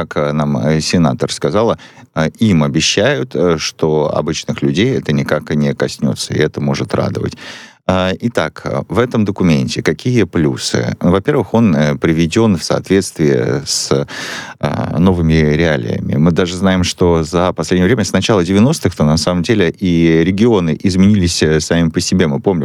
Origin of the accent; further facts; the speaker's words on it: Far North, Russia; Я ведь сам из Крайнего Севера, поэтому мне интересно.